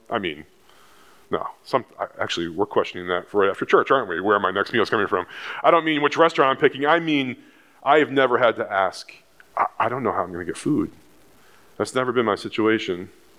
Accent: Windham, New Hampshire, United States; I grew up in Windham, New Hampshire. Anyone know where Windham is?

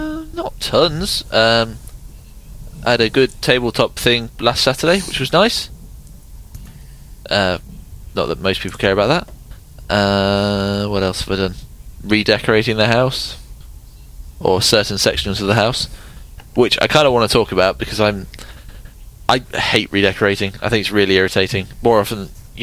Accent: England, United Kingdom; But I'm English.

